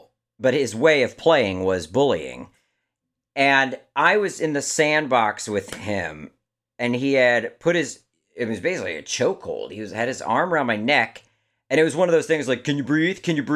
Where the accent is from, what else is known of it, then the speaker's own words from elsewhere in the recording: Maryland, United States; I'm from Maryland originally